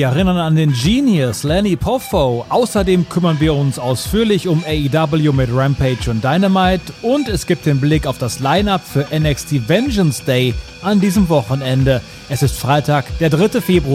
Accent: North Rhine-Westphalia, Germany; Es gibt also auch neben mir noch berühmte Münsterländer.

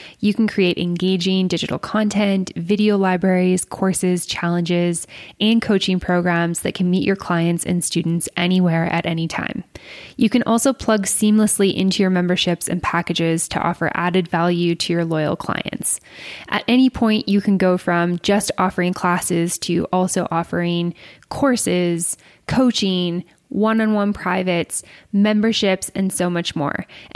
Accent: Canada; like I'm from Canada originally, and we do learn French when we're little, but I lived in the West and like not a lot of people speak French in the West.

